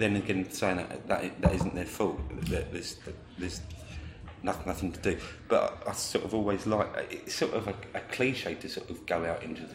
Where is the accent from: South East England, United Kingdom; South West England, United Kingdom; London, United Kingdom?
South East England, United Kingdom; Horley; I was brought up in Hawley, which is one side of Gatwick.